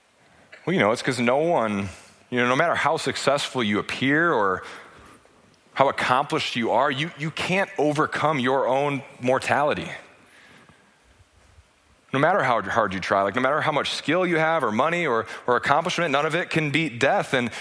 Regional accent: United States; Because as an American, I think, you know, we're used to being on top.

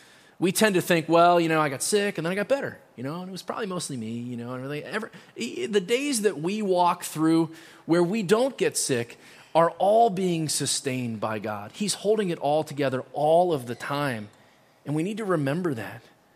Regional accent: Cincinnati, Ohio, United States; I grew up in Cincinnati

